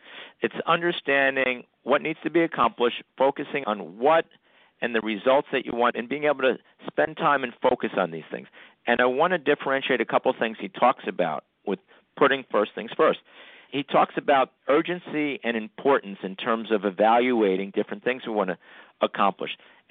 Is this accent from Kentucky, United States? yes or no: no; New York, United States; now in New Jersey, United States; I'm from New York, and I live in New Jersey right now. And everybody in New York and New Jersey were fast talkers.